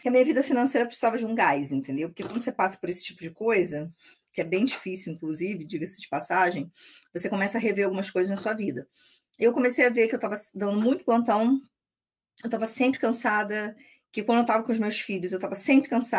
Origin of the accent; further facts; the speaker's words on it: Rio de Janeiro, Brazil; moved away as an adult; now in Espírito Santo, Brazil; Eu sou carioca, dá pra ver pelo sotaque, mas eu moro no Espírito Santo desde 2010. Enfim, fiz toda a minha formação no Rio de Janeiro, né? Fiz faculdade na Universidade Federal do Estado do Rio de Janeiro, Unirio.